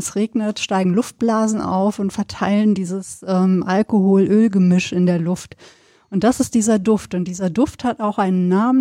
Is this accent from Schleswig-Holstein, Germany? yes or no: no; North Rhine-Westphalia, Germany; ich habe ja auch meine Kindheit da auf dem Land verbracht, dann im Sauerland